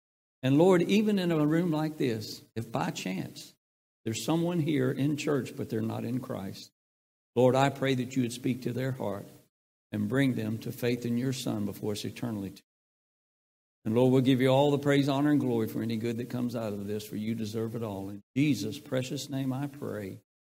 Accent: Aberdeen, North Carolina, United States; So we always tell people we come from L.A., lower Aberdeen. So that's where we are. But one day there in that little town, I'm just a little boy, 13 years old

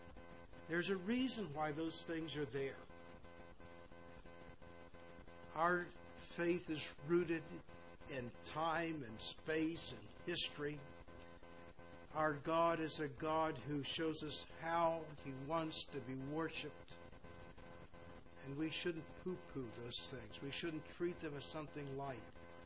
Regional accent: Kentucky, United States; now in Puerto Rico; I'm from Kentucky, and I was brought up with a house that had guns in it, and I moved to Puerto Rico, and they have gun laws.

